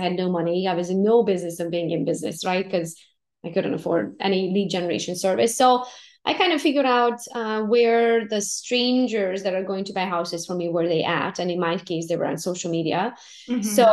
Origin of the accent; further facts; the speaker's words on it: Romania; I'm from Romania originally and my whole family is back home, right?